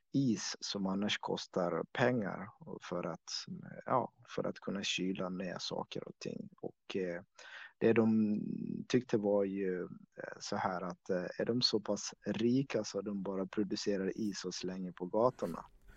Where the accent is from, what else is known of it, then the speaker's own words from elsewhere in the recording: Somalia; now in Borlänge, Sweden; jag är uppvuxen, född i Somalia och jag levde på landsbygden, vallade med djur och, på steppen helt enkelt. Och när de här områdena blev obebodliga på grund av klimatförändringen så flyttade jag och familjen därifrån till en storstad.